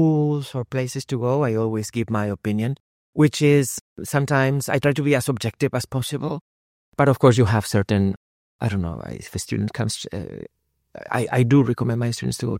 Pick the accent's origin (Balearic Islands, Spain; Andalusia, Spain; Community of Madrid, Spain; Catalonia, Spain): Community of Madrid, Spain; Madrid; I come from Madrid, which is a very big city.